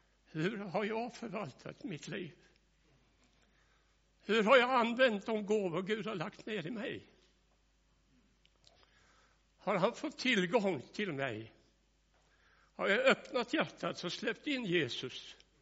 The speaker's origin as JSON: {"language": "Swedish", "region": "Skåne", "country": "Sweden", "tie": "born or raised there", "said": "Jag föddes i en familj med 5 syskon. Med föräldrar som gick till bönehuset hemma i Skåne."}